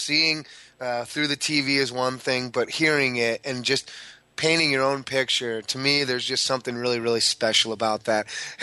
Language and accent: English; Milwaukee, Wisconsin, United States; They were all over the place, and they were big time when I was growing up in Milwaukee.